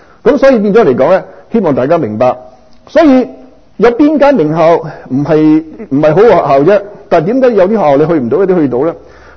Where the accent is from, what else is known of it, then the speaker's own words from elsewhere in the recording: Guangdong, China; 特别我哋广东人唔怕。